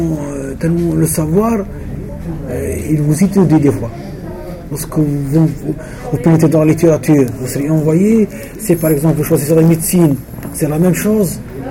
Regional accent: Sétif, Sétif Province, Algeria; je suis algérien. Et exactement, je suis de Silif.

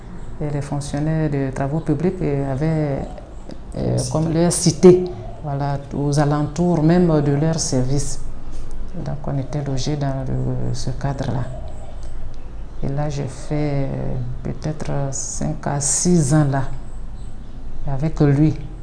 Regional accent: Komokonwa, Vallée du Bandama, Côte d’Ivoire; born there; Je suis née à Komokonwa. C'est un peu loin, écrit, dans la région de Sakassou.

